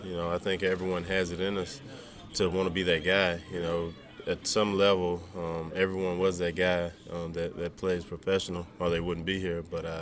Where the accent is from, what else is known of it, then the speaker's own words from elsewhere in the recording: Mississippi, United States; because I didn't have that growing up in Mississippi.